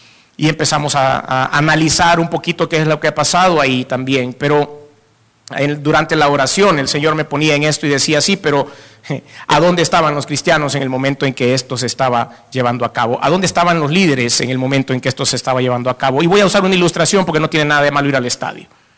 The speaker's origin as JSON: {"language": "Spanish", "country": "El Salvador", "said": "Como los salvadoreños estamos en todos lados."}